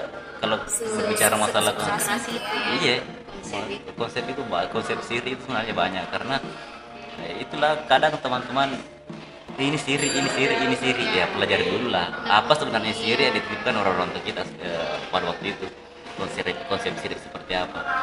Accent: Cendrana, South Sulawesi, Indonesia; Kalau dulu kalau ini di kampungku di Cendrana itu.

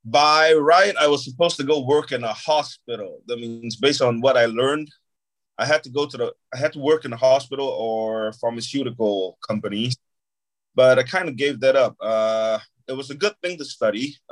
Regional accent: Singapore; growing up in Singapore, I miss it, man. It's simple. It's a very green country. And yeah, it's beautiful. I haven't been home for about, I think, nearly 2 years now.

